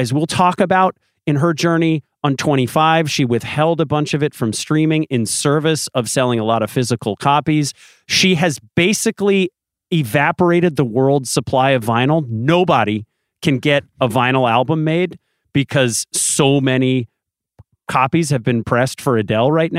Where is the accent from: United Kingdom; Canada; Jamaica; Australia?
United Kingdom; accent: British; you're going to hear a lot of my horrible British accent through the course of this pod.